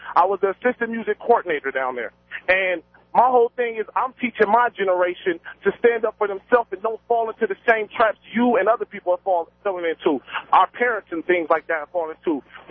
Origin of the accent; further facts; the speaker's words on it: United States; I'm proud to be an American, but I will say that I am not proud of what America stands for today.